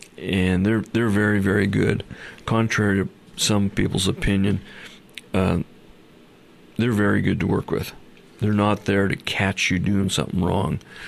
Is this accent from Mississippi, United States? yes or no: no; Portland, Oregon, United States; born there; also born or lived in Hood River; I was born in Portland. But I lived for 33 years in Hood River.